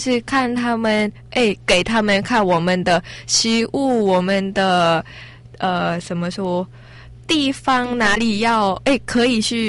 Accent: Thailand; Chinese is a second language; 比如说我是从泰国来的

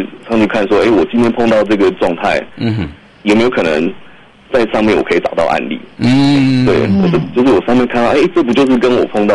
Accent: Taiwan; 因为我台湾人都非常的善良啊

